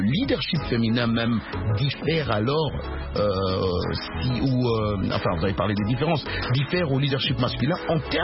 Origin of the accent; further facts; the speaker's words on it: United States; French is a second language; En tant qu'Américain, tout le monde doit être tolérant des deux côtés.